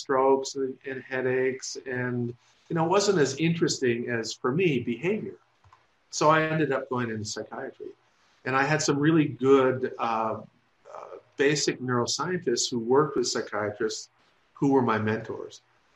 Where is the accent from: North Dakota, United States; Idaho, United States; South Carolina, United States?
North Dakota, United States; I grew up in North Dakota